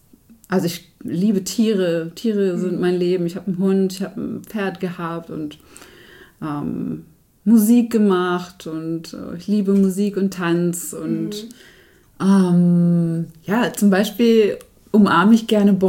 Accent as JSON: {"language": "German", "town": "Herzberg am Harz", "region": "Lower Saxony", "country": "Germany", "tie": "born or raised there", "said": "Also ich bin Herzberg am Harz aufgewachsen."}